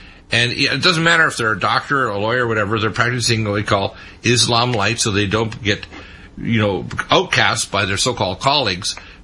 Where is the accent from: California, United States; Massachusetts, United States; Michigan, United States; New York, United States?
Michigan, United States; Detroit; born there; I was born in Detroit.